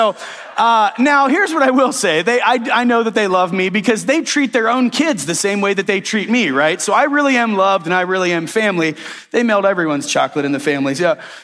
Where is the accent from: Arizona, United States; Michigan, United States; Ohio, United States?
Ohio, United States; Sterling; Oh, I'm from Sterling, Ohio, and that's a 4-way stop sign.